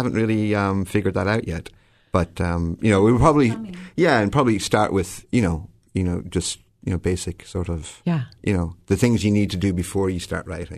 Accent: Ireland; growing up in Ireland

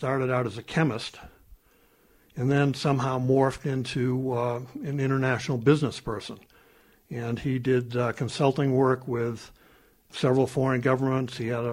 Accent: Massachusetts, United States; Well, I grew up in the North Shore of Massachusetts. Had a very good childhood. Went to the local public school until my last 2 years when my mom and dad sent me off to boarding school in Western Massachusetts.

